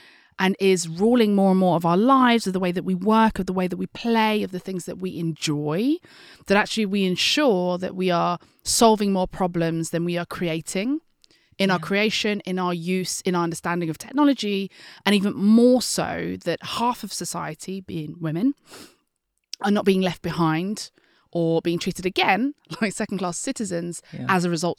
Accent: London, United Kingdom; I grew up in East London. I'm a very proud East Londoner, coming to you actually as we record from East London

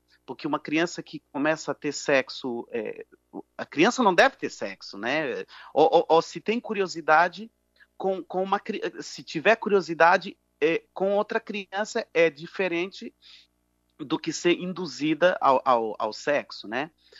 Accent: Portugal; aí eu vivi a minha infância em Portugal.

